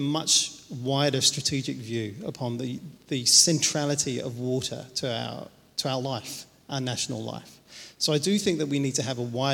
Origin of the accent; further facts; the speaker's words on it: New Zealand; That's what motivated me to actually engage in my life as a New Zealander.